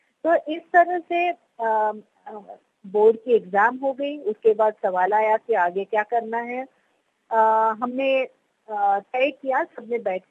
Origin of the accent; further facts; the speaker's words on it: Kolkata, West Bengal, India; हम कलकत्ता में पले, जहाँ पे वो वातावरण बड़ा ही कलामय था।